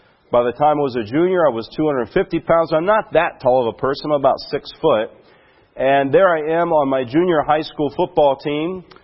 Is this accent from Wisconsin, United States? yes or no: no; Alabama, United States; The University of Tennessee, which I grew up in Alabama, so I don't know what those schools would be here.